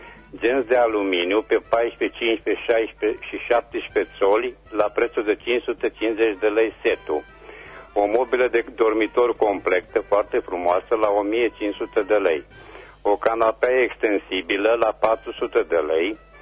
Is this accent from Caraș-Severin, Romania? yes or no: yes; Reșița, Caraș-Severin, Romania; sunt din Reșița